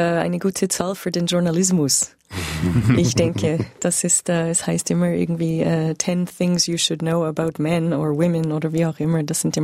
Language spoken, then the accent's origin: German; Canada; Aber ich muss sagen, als Kanadierin kommt mir das auch sehr bekannt vor